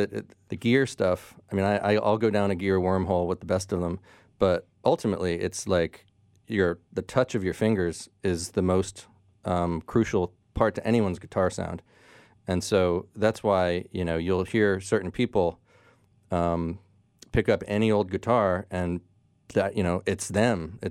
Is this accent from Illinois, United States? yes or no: no; New Jersey, United States; now in New York, United States; So I moved to New York from New Jersey, where I originally grew up, in the mid-90s